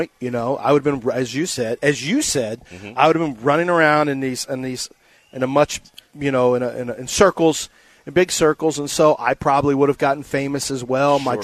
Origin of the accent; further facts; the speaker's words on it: Chile; I'm from Chile.